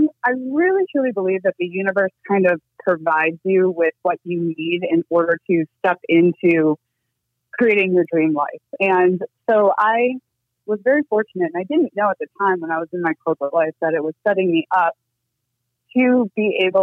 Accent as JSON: {"language": "English", "region": "Michigan", "country": "United States", "lives_now": "Arizona, United States", "said": "And I'm originally from Michigan, from the Midwest. So moving to Arizona was a bit of a, horse keeping culture shock"}